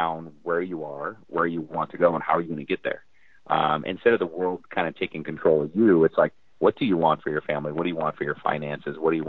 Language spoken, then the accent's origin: English; North Dakota, United States; When you say that, I initially think of I grew up in North Dakota, small family farm. All my family were immigrants, and we grew up hardworking family.